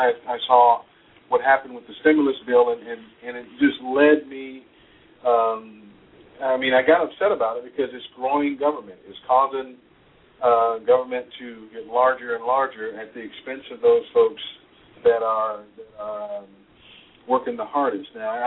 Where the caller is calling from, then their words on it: Darlington, South Carolina, United States; I'm in Darlington, South Carolina.